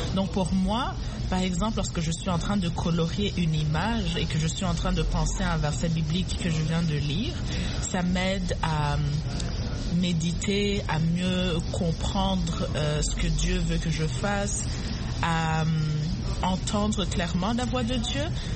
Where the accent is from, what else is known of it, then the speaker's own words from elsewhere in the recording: Burundi; now in United States; lorsque je suis venue aux États-Unis du Burundi, je n'étais pas croyante du tout.